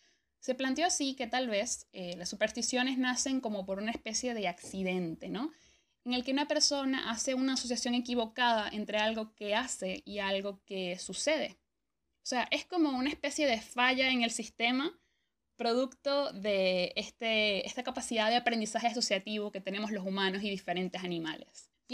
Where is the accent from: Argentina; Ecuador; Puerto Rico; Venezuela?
Venezuela; sé que hay millones de supersticiones que tenemos los venezolanos que no podemos sacarnos de la cabeza